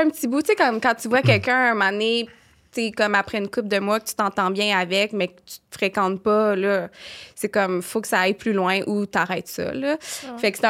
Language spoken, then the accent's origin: French; Trois-Rivières, Quebec, Canada; now in Montreal, Canada; moi, je venais de déménager à Montréal, là. Tu sais, je viens de Trois-Rivières.